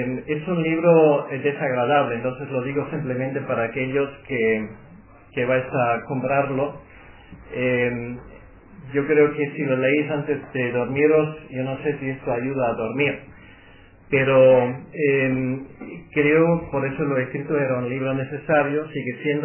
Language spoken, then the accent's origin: Spanish; Germany; now in Madrid, Spain; ya se habrán dado cuenta que no vengo de Andalucía, sino soy pastor alemán